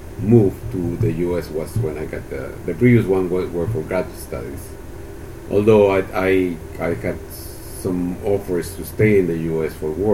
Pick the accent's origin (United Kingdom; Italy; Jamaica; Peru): Peru; Lima; now in United States; Well, I'm originally from Peru, okay. In South America. I'm from the capital, Lima.